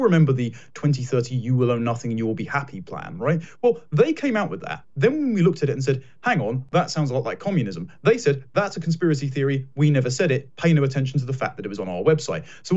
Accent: United Kingdom; as a Brit

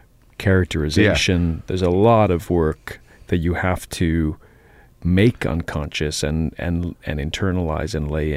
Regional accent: Jamaica Plain, Massachusetts, United States; I grew up in Jamaica Plain.

